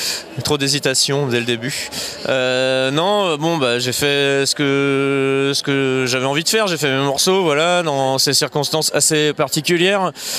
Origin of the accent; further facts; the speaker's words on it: France; now in Brussels, Belgium; Alors, j'habite à Bruxelles, mais je suis français, je passe quand même souvent beaucoup de temps en France